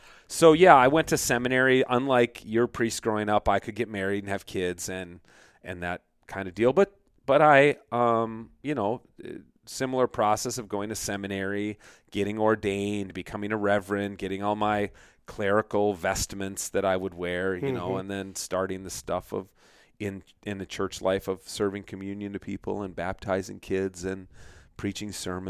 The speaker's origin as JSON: {"language": "English", "town": "Edina", "region": "Minnesota", "country": "United States", "tie": "born or raised there", "said": "But I grew up just a suburban kid in Edina"}